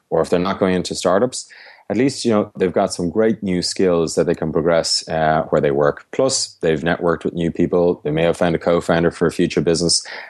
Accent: Ireland; as Irish people, we're great storytellers

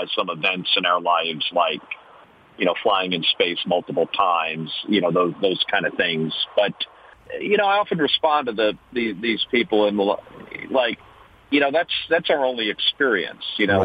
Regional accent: New Jersey, United States; Yeah, so Scott and I, we grew up in New Jersey in the 1960s and 70s.

